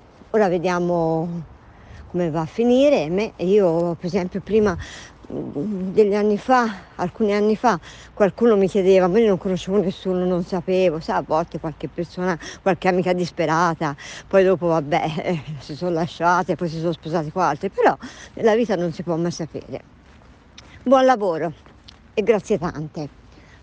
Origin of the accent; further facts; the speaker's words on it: Tuscany, Italy; io essendo toscana, mi piace dare ai giovani del tu